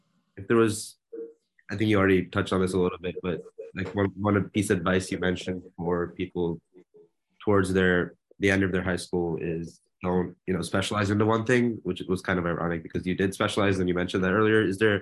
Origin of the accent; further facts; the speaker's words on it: Tamil Nadu, India; we're from Tamil Nadu, but we're actually a group of, so my parents are not like different. They speak the same languages because they're a certain group that immigrated to Tamil Nadu from Karnataka